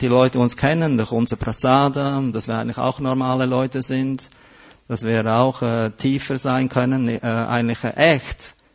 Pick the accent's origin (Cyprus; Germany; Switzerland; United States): Switzerland; Als Schweizer habe ich mich immer gescheut davor, aber als ich jetzt